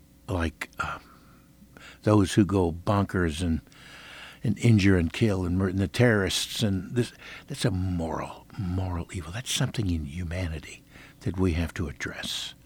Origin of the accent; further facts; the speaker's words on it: Midwest, United States; I mean, I love the United States. But I guess I'm a Midwesterner, so I'm glad to be back.